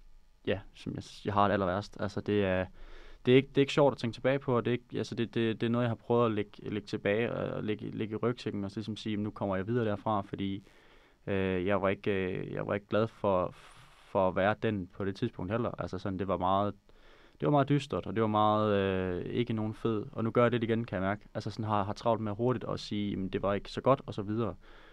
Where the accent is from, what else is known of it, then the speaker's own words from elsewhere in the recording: Odense, Region of Southern Denmark, Denmark; eller have en fed tid i Odense, hvor jeg kommer fra